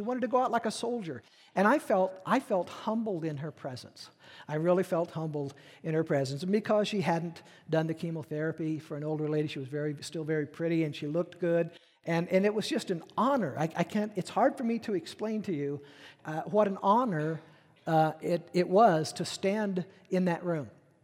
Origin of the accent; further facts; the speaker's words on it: Peoria, Illinois, United States; I mean, I was raised in Peoria, right?